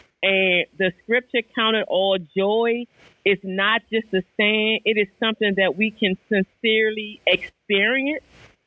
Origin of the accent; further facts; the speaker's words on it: Fort Washington, Maryland, United States; from Fort Washington, Maryland, and I am grateful for this space today.